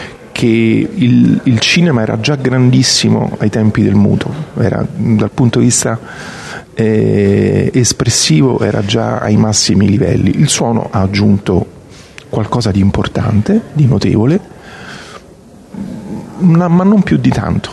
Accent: Rome, Lazio, Italy; born there; peraltro io sono nato e vivo a Roma, ma considero Torino la mia città adottiva

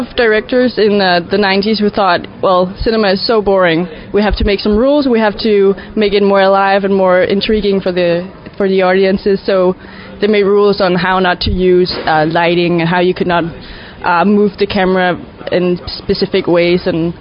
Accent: Copenhagen, Capital Region of Denmark, Denmark; English is a second language; yes, I'm from Denmark, Copenhagen.

